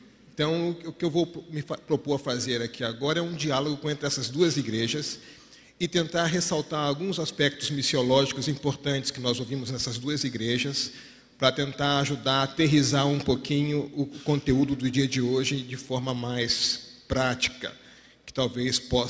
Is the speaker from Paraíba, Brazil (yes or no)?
no; Rio de Janeiro, Brazil; no Rio de Janeiro